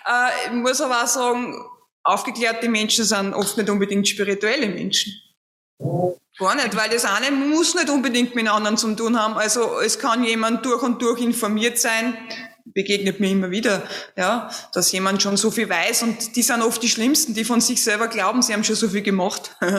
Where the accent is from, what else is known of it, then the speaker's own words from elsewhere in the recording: Austria; Schwurbler heißt, bei uns in Österreich sind es die Schwurbler.